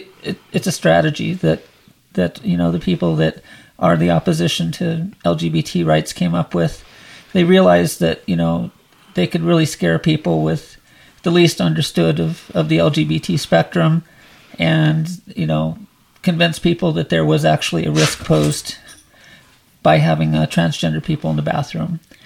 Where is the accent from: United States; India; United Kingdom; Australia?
United States; Bozeman, Montana; mostly in Bozeman because that's my hometown.